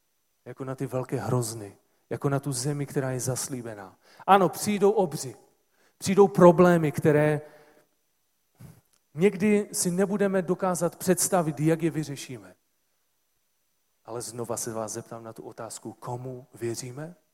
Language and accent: Czech; Silesia, Czechia; Jsme Češi, gor Slezané, kteří jsou ještě víc takoví ti uzavření.